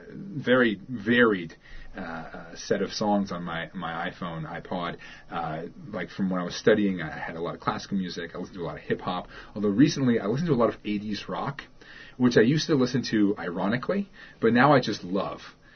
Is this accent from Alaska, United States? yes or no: yes; Alaska, United States; And I came from Sitka yesterday, and I grew up my whole life in Alaska. But I wasn't from a particularly wealthy family